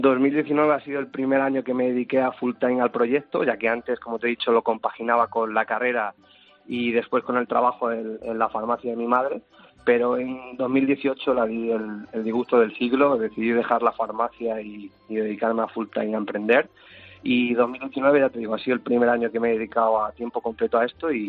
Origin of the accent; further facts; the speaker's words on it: Cuacos de Yuste, Extremadura, Spain; yo soy de Cuacos de Yuste, un pequeño pueblo de Cáceres, y mi madre tiene farmacia allí.